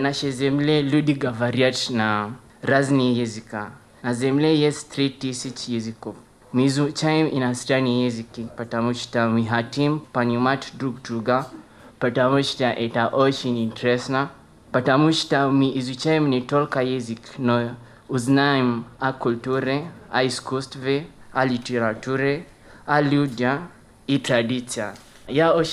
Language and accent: Russian; Kenya; Russian is a second language; я из Кении.